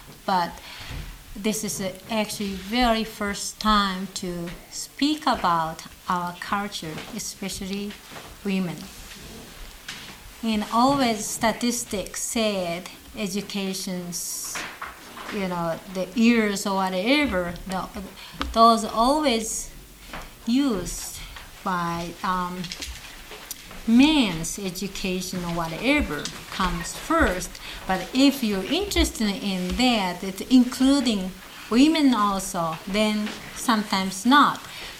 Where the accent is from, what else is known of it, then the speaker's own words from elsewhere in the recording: Tokyo, Japan; English is a second language; now in United States; And I came from Tokyo, that's area.